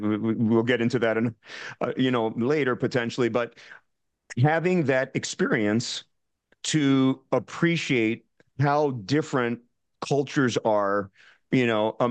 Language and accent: English; Bronx, New York, United States; born there; I was born in the Bronx.